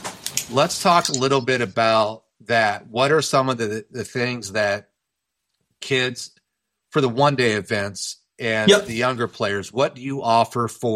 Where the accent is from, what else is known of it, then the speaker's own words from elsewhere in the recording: Kokomo, Indiana, United States; I grew up in the Kokomo Country Club.